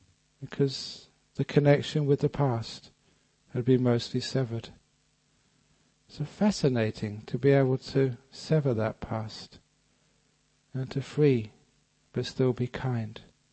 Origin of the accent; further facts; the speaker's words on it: London, United Kingdom; also born or lived in Thailand; It meant that no longer would I identify myself as being a Londoner, or even being English.